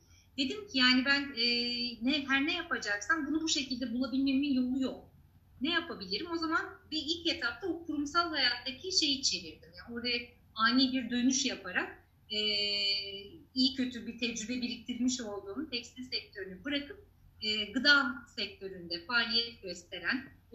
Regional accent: İzmir, Turkey; biz hani İzmir kökenliyiz, orada büyüdüm, doğdum, okudum vesaire. Baba tarafı Muğlalı

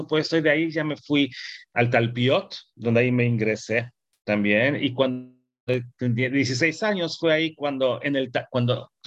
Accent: Buenos Aires, Argentina; born there; nací en Buenos Aires. Y según me recuerdo, donde vivíamos cuando nací en la calle Corrientes. Nací en una familia religiosa

